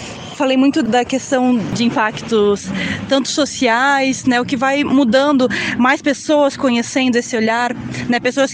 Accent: Joinville, Santa Catarina, Brazil; Eu sou de Joinville, na Santa Catarina, vim aqui por causa do mestrado

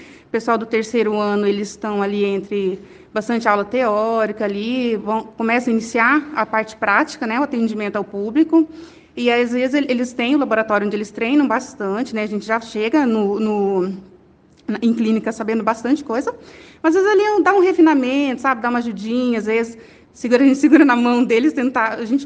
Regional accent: Dracena, São Paulo, Brazil; now in Rolândia, Brazil; tenho 34 anos e estou no quinto ano de odontologia. Eu sou da cidade de Rolândia, né? Sou natural de Dracena, interior de São Paulo. Atualmente moro em Rolândia

